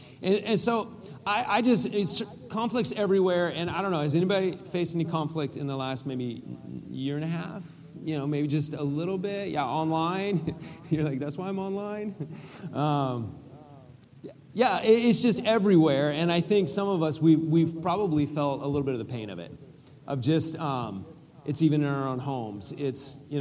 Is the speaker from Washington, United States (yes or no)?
yes; Kitsap, Washington, United States; So I grew up in Kitsap here, born and raised.